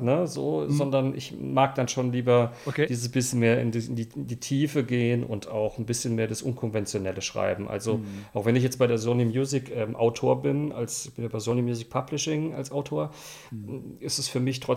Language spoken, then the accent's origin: German; Mannheim, Baden-Württemberg, Germany; Ich komme aus Mannheim.